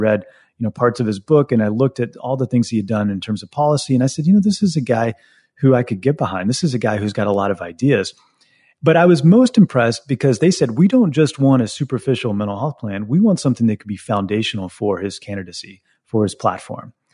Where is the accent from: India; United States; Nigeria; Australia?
United States; the South; And growing up in the South, that's a big deal. And so I almost have been acculturated to talking politics my entire life.